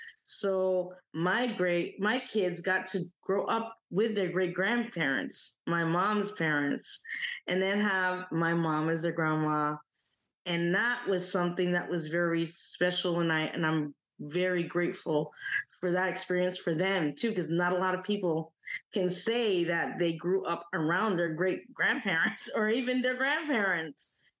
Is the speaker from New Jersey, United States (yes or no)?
yes; Summit, New Jersey, United States; born there; I was born in Summit, New Jersey, but I was born in a Caribbean household. My mom's family is Jamaican, and I grew up with them.